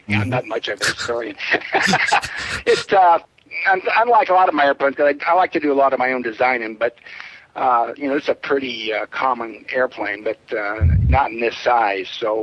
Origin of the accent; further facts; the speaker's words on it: Colorado, United States; But seeing I was raised out in Colorado, out in the middle of the plains, we had a lot of wide open spaces.